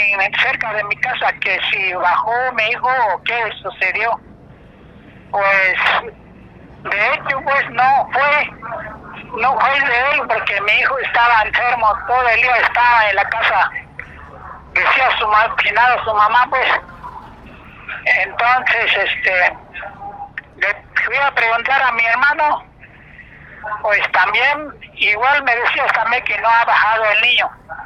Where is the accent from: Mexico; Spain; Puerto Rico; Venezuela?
Mexico; Altamira, Oaxaca; yo salí temprano, pues a las 7 de la mañana allá a mi pueblo en Altamira.